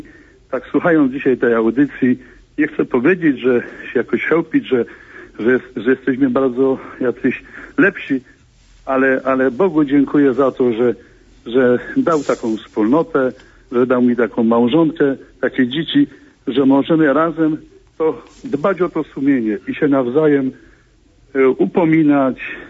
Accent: Praszka, Opole Voivodeship, Poland; tak. Jestem z Praszki.

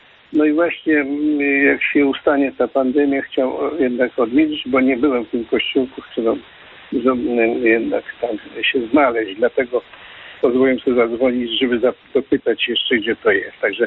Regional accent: Grodno Region, Belarus; to są moje rodzinne strony, tam właśnie Lida Grodno, Branowicze

